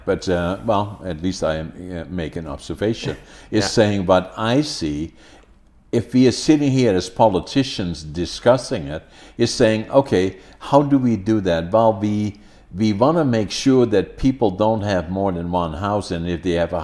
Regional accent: Netherlands; English is a second language; I grew up in Holland, you know, so it was a different world then.

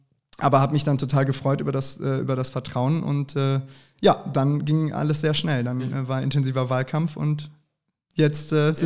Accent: Bergheim, North Rhine-Westphalia, Germany; Ich bin hier in Bergheim aufgewachsen, bin nach dem Zivi nach Karlsruhe, war aber auch nicht lange in Karlsruhe, sondern war dann eine Weile in Mexiko, hatte danach eine Station in Stuttgart, war dann in Köln, zwischendurch aber auch wieder in der Schweiz. Und jetzt bin ich seit 5,5 Jahren hier

